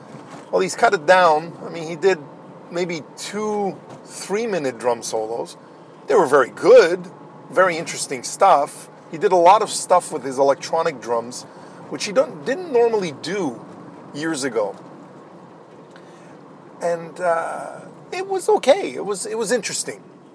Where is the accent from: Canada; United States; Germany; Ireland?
Canada; Laval, Quebec; I'm basically going through my hometown, my old hometown of Laval West.